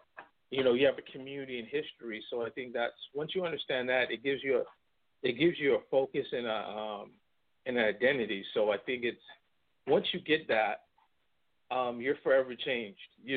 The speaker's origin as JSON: {"language": "English", "country": "United States", "tie": "born or raised there", "said": "And of course, you know, I was brought up in the States."}